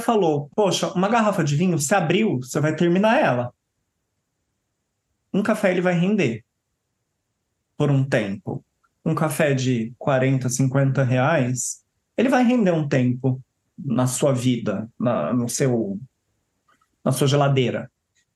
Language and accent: Portuguese; São Paulo, Brazil; Eu sou do interior de São Paulo.